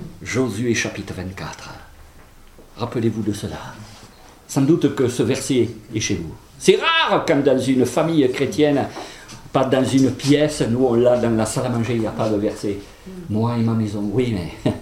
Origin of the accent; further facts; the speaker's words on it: Toulouse, Occitanie, France; born there; Je suis né à Toulouse, il faut que je parle de Toulouse.